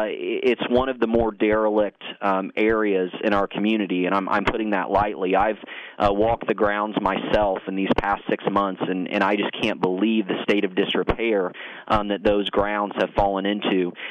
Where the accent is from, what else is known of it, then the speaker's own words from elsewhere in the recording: Frankfort, Kentucky, United States; And I think that's what has happened in my hometown over the previous years. And the mission and the vision that I'm pushing right now is we are worth more in Frankfort.